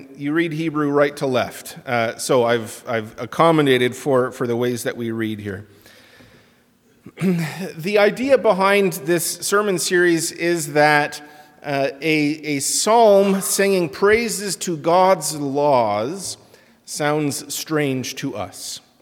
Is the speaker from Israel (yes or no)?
no; Canada; born there; I was born in Canada, so I still have some of that memory, still the feeling of being an immigrant.